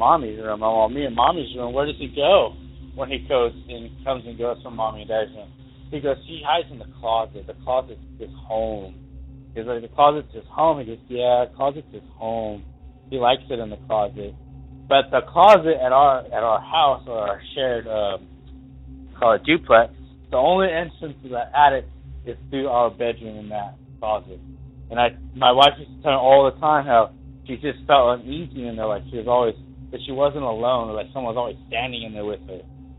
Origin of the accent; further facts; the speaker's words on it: Douglas, Wyoming, United States; but I'm from Douglas, Wyoming, originally.